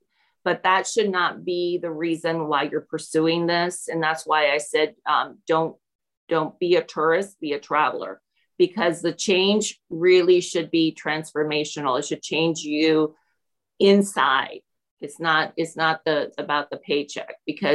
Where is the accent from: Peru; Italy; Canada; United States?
Peru; I grew up in Peru.